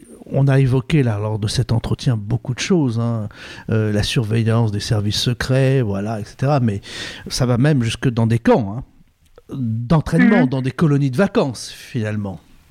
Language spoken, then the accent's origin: French; France; chez nous en France